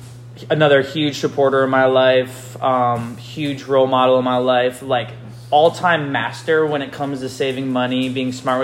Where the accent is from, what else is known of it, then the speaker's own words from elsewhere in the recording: Kentwood, Michigan, United States; Okay, so I am from Grand Rapids, Michigan, little suburb area called Kentwood. So basically grew up there, played sports my whole life, went to high school, East Kentwood High School.